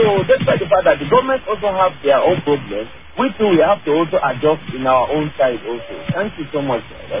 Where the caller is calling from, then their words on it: Abuja, Federal Capital Territory, Nigeria; I'm calling from Paripa, Abuja.